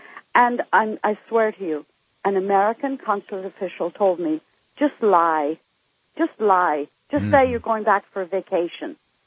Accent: Northern Ireland, United Kingdom; I grew up, I'm from Northern Ireland

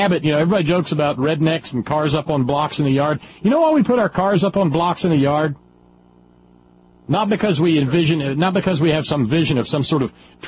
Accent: Scotland, United Kingdom; yeah, I'm Scottish, but before that I was, some sort of crazed-ass Viking.

